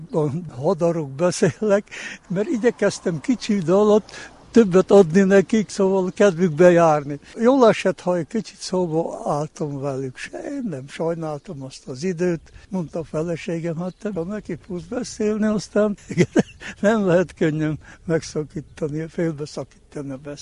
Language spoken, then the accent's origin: Hungarian; Backamadaras, Mureș County, Romania; itt születtem Backamadarason, mindig itt éltem.